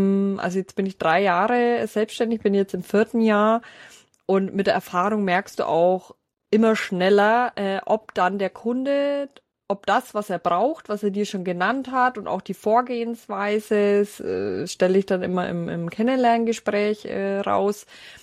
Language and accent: German; Bavaria, Germany; accent: Franconian; vielleicht liegt es auf meinem fränkischen Dialekt, ich weiß es nicht